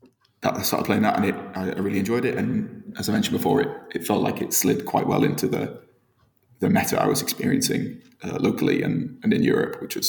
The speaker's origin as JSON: {"language": "English", "town": "York", "region": "Yorkshire and the Humber", "country": "United Kingdom", "said": "I'm from York in the north of the UK."}